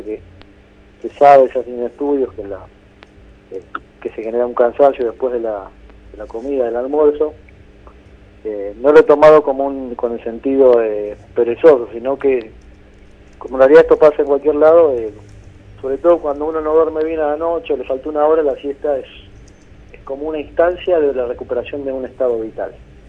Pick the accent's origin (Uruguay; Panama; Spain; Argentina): Argentina; La Plata, Buenos Aires Province; moved away as an adult; now in Mendoza, Argentina; Yo nací en La Plata, viví 26 años ahí en esa ciudad.